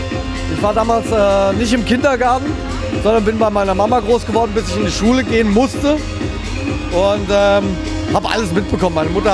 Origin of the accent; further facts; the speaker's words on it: Frankfurt, Hesse, Germany; Ich bin ein richtiger Frankfurter Bub, ja. Hört man nicht mehr so unbedingt, irgendwie